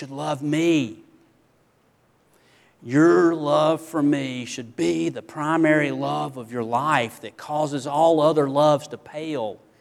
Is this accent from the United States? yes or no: yes; Greenwood, Mississippi, United States; also born or lived in Hattiesburg; I mentioned growing up in Mississippi, Greenwood and Hattiesburg.